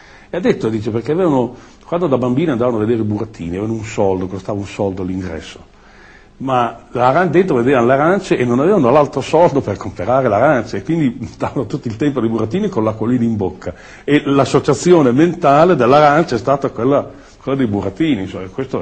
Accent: Pavana, Tuscany, Italy; una parte delle ricerche che ho sempre fatto sul mio paese, e quindi l'ho fatto a scopo conservativo, museizzante, anche se è una brutta parola da usare, per mantenere un documento su quello che era il dialetto di Pavana.

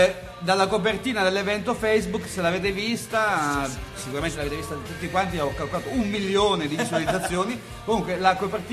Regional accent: Crotone, Calabria, Italy; io vengo di, io sono di Crotone, quindi addirittura io sono praticamente un extracomunitario.

